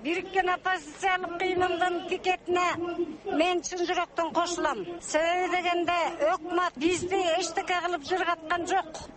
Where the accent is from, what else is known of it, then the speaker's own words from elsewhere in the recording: Kochkor, Naryn Region, Kyrgyzstan; Мен Кочкардан келдим.